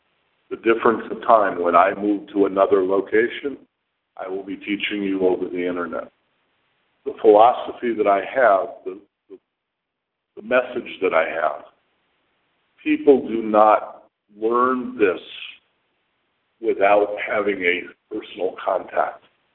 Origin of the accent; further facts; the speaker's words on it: Los Angeles, California, United States; I was born in Los Angeles. One of the five natives in my kindergarten school.